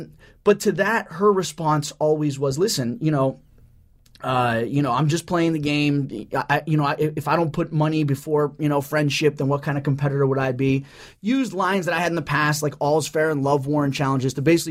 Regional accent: California, United States; I'm from Orange County here. She's from Long Beach. I mean, we're like, you know, right down the road from each other.

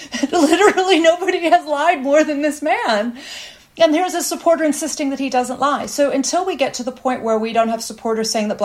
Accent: United States; now in abroad; As an American who lives abroad, I'm going to think that this has massive consequences for everyone.

